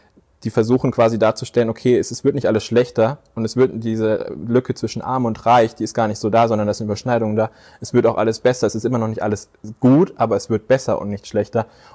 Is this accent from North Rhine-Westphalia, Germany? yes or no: yes; Herdecke, North Rhine-Westphalia, Germany; born there; also born or lived in Dortmund / Plettenberg / Aschaffenburg; Ich bin in Herdecke in Nordrhein-Westfalen geboren, dann sind wir mal nach Dortmund gezogen, dann sind wir nach Plettenberg, Hering, Kerspenhausen, Hünfeld, Mansbach zwischenzeitlich, ich dann nach Stockheim, war mal in Aschaffenburg zwischenzeitlich.